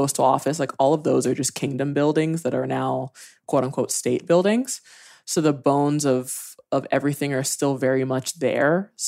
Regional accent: Hawaii, United States; moved away as an adult; also born or lived in New York; So I grew up in Hawaii on Oahu Island, which is the main island with like Waikiki and Diamond Head.

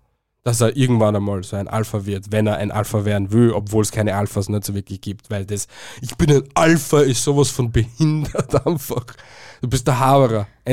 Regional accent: Austria; Es gibt ein paar Semmel und ein paar Brotdinger da bei uns in Österreich.

